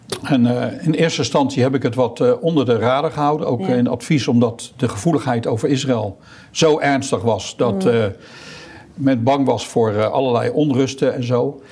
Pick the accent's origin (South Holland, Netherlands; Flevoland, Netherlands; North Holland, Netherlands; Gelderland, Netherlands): South Holland, Netherlands; The Hague; born there; Kijk, ik ben geboren in Den Haag. Ik heb al meer gedaan in Den Haag.